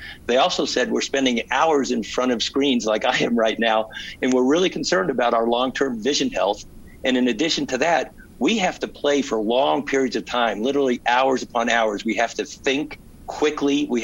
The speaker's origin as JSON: {"language": "English", "town": "Indianapolis", "region": "Indiana", "country": "United States", "tie": "born or raised there", "also_born_or_lived": "Virginia", "lives_now": "Bloomington, United States", "said": "I had a hunch because I'm a Hoosier. I grew up in Indianapolis. I went to IU Law School."}